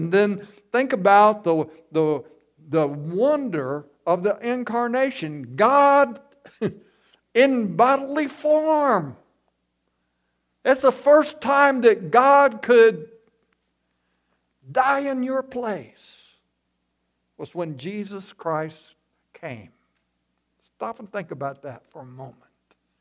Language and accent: English; Memphis, Tennessee, United States; born there; I grew up in church. I was born in Memphis, Tennessee, went to Bellevue Baptist Church with my parents